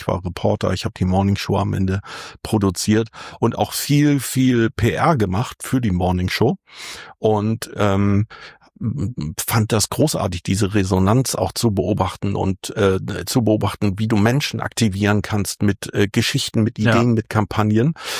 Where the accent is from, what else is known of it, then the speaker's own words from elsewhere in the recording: Fehmarn, Schleswig-Holstein, Germany; Und ich bin auf Fehmarn geboren und bin dort aufgewachsen, zur Schule gegangen, habe dort mein Abi gemacht